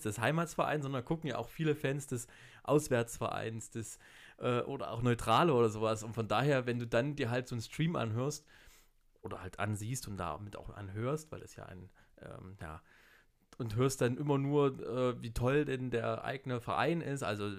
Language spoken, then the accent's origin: German; Thuringia, Germany; ich spreche jetzt ja auch kein perfektes Hochdeutsch, aber selbst für mich als Thüringer ist das manchmal schwierig